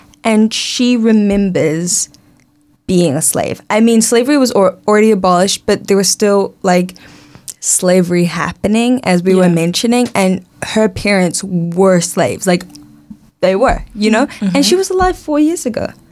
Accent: New Zealand; I think it was growing up in New Zealand especially

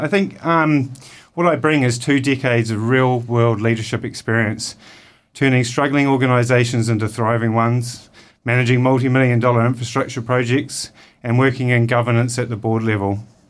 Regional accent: Nelson, New Zealand; also born or lived in overseas; I grew up here in Nelson, and after a career overseas in the marine and tourism industries

